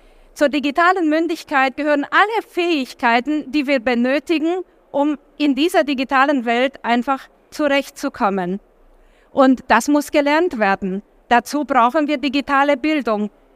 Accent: Romania; now in Germany; zwischen Deutschland und Rumänien, wo ich aufgewachsen bin.

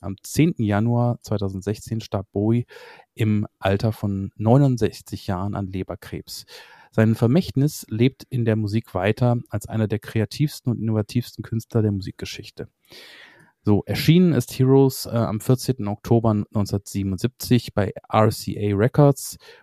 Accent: Düsseldorf, North Rhine-Westphalia, Germany; born there; so sind wir nun in meiner Geburtsstadt Düsseldorf angekommen.

